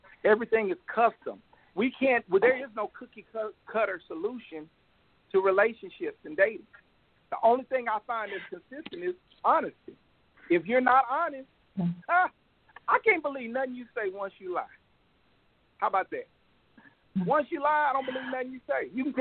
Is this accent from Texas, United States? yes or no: yes; Dallas, Texas, United States; now in Los Angeles, United States; because I'm originally from Texas, Dallas, Texas, okay? And when I relocated to Los Angeles, California, I saw a culture shift, okay?